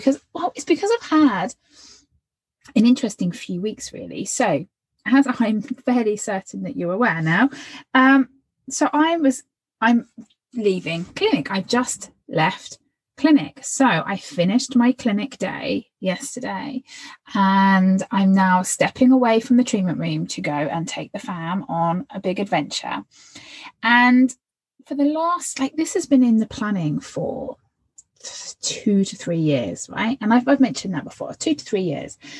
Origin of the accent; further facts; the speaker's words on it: Phoenix, Arizona, United States; from Phoenix, and I've been a chiropractor and therapist for over 20 years.